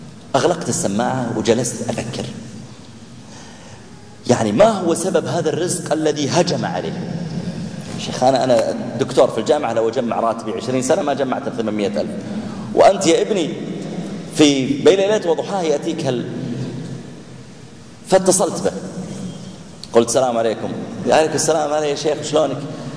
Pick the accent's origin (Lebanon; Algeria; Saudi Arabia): Saudi Arabia; Asir; كان عندي محاضرة في منطقة في الجنوب عندنا في أبها،